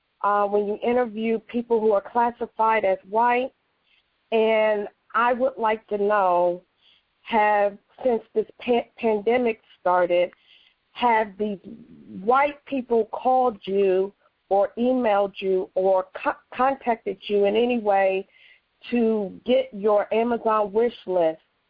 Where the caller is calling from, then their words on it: Washington, District of Columbia, United States; I'm calling from Washington, D.C., and I listened to this program.